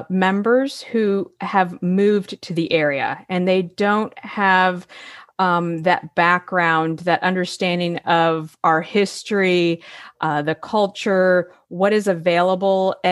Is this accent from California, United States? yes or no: no; Florida, United States; I did mention that I was born and raised in Florida.